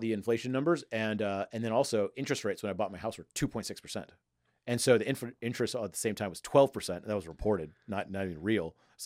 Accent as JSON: {"language": "English", "town": "Houston", "region": "Texas", "country": "United States", "tie": "born or raised there", "said": "and I grew up in Houston, so I knew all these companies."}